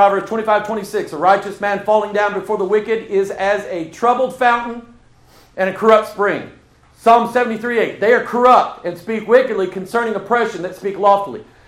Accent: Pine Bluff, Arkansas, United States; born there; I was born in Pine Bluff, Arkansas. So don't take me long coming down here to start saying y'all and how y'all doing. I pick it up easy when I come back down here because it's in my DNA.

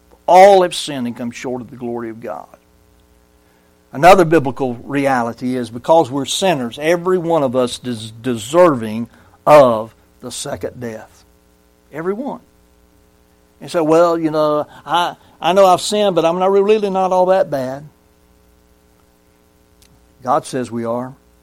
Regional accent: Brunswick, Georgia, United States; I grew up in Sterling Baptist Church in Brunswick, Georgia. Just a little country church, you know, out there on the outskirts of Brunswick. And a little community called Sterling.

